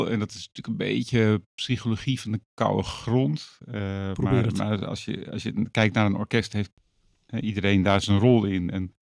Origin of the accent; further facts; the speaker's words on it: Friesland, Netherlands; born there; also born or lived in Amersfoort / Heerde; Wij reisden nogal door Nederland. Ik ben in Friesland geboren.